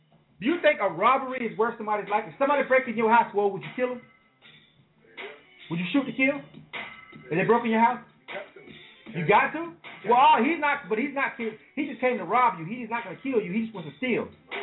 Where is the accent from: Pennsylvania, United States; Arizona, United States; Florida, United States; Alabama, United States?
Florida, United States; Panama City; Okay, that's my hometown.